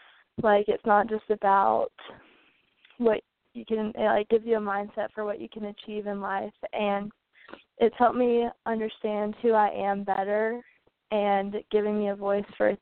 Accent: North Carolina, United States; I do want to achieve my dream of becoming Miss North Carolina and being able to represent my home state on the Miss America stage

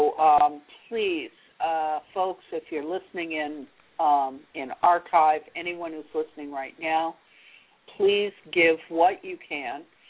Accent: United States; But I am an American, and I have a great deal of pride in certain parts.

